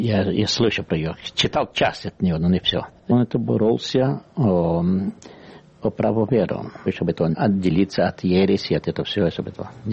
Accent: Rio de Janeiro, Brazil; now in United States; Я родился в Бразилии. Мои родители, они не были староверов, но они были то православные. Они жили в Бессарабию.

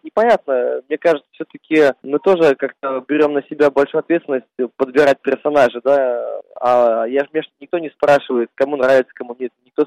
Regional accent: Belarus; Я вообще с Беларуси сам, там ничего никогда не меняется.

